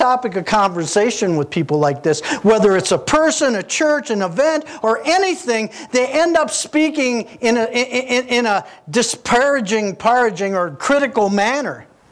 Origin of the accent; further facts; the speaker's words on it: Missouri, United States; I'm from Missouri, the Show Me State.